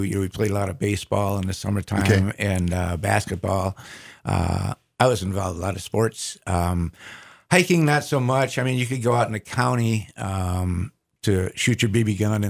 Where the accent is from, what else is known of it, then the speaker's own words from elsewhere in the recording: Kenosha, Wisconsin, United States; also born or lived in Racine; There's a huge Italian presence where I grew up in Kenosha and Racine.